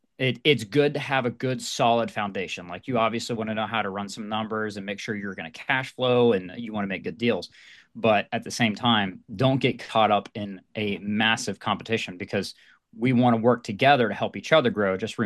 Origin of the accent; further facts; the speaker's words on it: United States; born there; And like, I was born in the United States and all this other stuff.